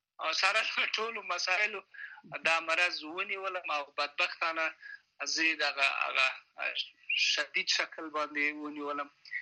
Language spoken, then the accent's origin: Pashto; Laghman, Afghanistan; او په کلی کې چې زه د لغمان یم